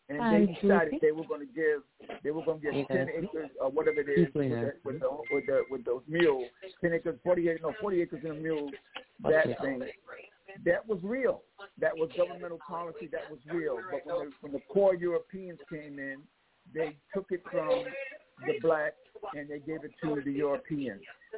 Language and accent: English; South Carolina, United States; I experienced myself personally in the 50s growing up in South Carolina.